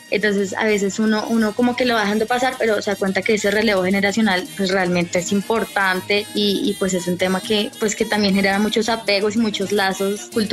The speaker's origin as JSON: {"language": "Spanish", "country": "Colombia", "said": "como antropólogos, como antropólogas, como colombianos y colombianas"}